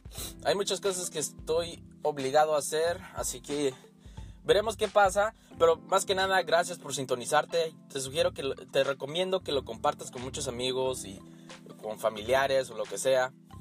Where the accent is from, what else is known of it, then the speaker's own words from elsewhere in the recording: Guatemala; como yo soy de Guatemala, a la gente chapina les afecta, no les gusta mucho la manera de hablar